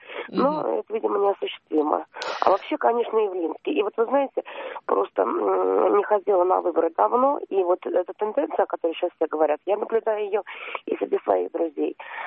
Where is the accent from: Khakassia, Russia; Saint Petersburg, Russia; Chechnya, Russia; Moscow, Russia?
Moscow, Russia; я из Москвы.